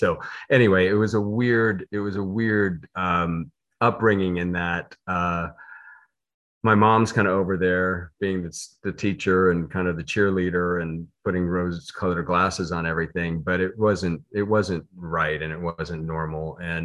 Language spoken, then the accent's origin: English; Pasadena, California, United States; born there; I was born in Pasadena, California, and was born to a nice kind of middle class, middle class family.